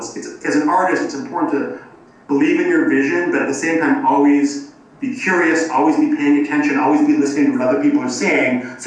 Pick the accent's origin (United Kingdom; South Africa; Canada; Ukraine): Canada; Toronto, Ontario; But I'm still Canadian. I still live in Toronto, and I like being here because it's real. You know, I live on the block.